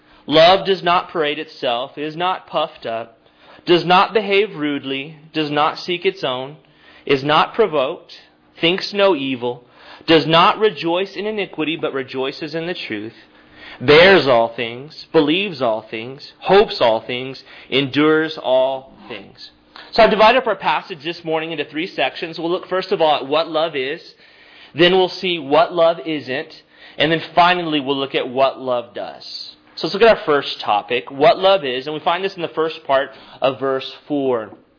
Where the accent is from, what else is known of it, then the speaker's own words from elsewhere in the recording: Texas, United States; I spent my formative years growing up in South Texas listening to two stations, Hot Z95 and C101 Classic Rock.